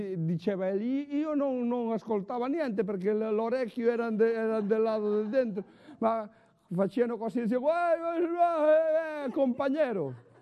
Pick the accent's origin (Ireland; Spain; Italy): Spain; Ribeira, Galicia; Italian is a second language; E oggi, per andare da Ribeira, del mio paese, a Ferrol, è 40 km